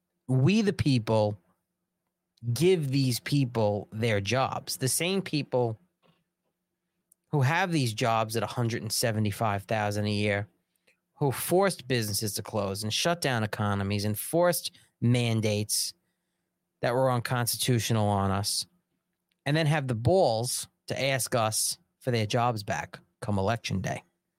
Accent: United States; It's, well, I'm an American. This is my feeling. This is my values.

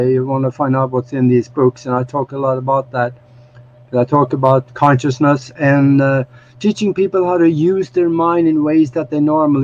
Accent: Norway; moved away as an adult; now in United States; I was born back in Norway, in Northern Europe, back in the Dark Ages, and I was on a farm there, and got a farming education

